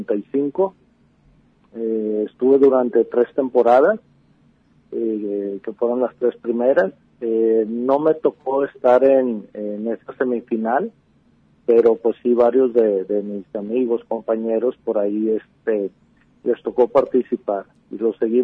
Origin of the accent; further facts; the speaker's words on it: Ciudad Guzmán, Jalisco, Mexico; also born or lived in Tecalitlán; Mexicana. Y como comentas, bueno, efectivamente, soy nacido en Tecalitlán, pero pues vamos, desde un año estoy viviendo aquí en Ciudad Guzmán. Entonces, pues ahora sí que me considero más guzmanense, sin descartar mis raíces